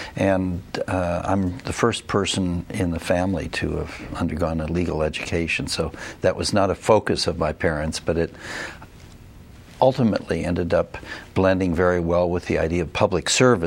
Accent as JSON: {"language": "English", "town": "Los Angeles", "region": "California", "country": "United States", "tie": "born or raised there", "said": "I was born and raised in Los Angeles, the son of two immigrants to the United States."}